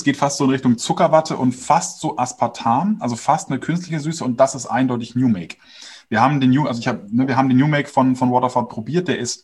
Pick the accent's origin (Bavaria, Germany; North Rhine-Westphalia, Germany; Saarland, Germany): Bavaria, Germany; in Franken, wo ich herkomme